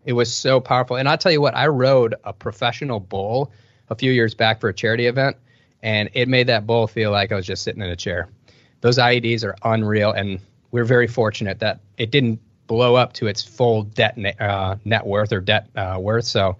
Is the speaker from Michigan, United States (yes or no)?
yes; Detroit, Michigan, United States; The long story is I grew up in Detroit, Michigan, and I was playing pretty competitive hockey.